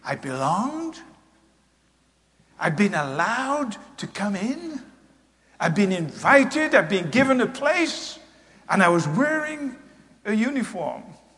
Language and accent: English; England, United Kingdom; When I was a kid growing up in England